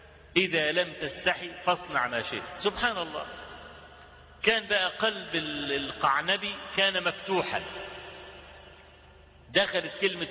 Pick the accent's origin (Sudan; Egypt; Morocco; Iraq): Egypt; والشارع ده قديما كان معروف بأنه شارع الراقصات والحانات والكلام ده